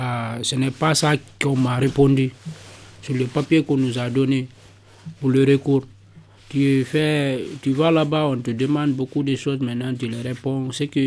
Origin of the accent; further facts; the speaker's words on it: Guinea; now in France; Maintenant, quand tu envoies ton papier, en tant que Guinéen